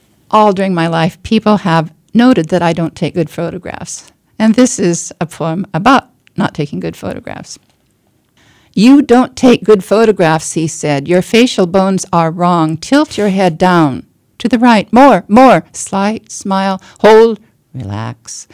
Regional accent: Washington, United States; I will always be a transplant. I grew up in Washington State. But I ended up in West Virginia because I applied for a faculty position at West Virginia University

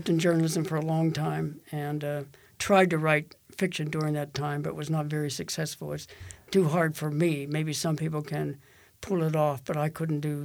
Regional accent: McKeesport, Pennsylvania, United States; I had a whole storehouse of memories from growing up in McKeesport gnawing at me, wanting to jump out of my head.

